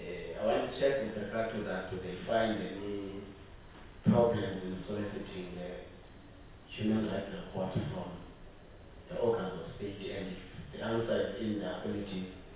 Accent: Esmeralda, Eastern Cape, South Africa; I grew up in the Esmeralda in our Eastern Cape.

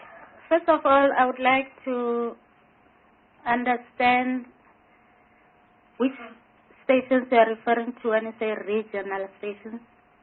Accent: Limpopo, South Africa; And I can say, you know, when I think, since I come from Limpopo, a lot of the other stations are community radio stations.

